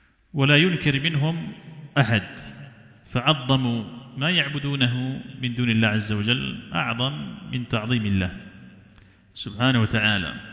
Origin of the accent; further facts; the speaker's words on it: Yemen; وعندنا في اليمن وش يقولون في الذهاب إلى الجند؟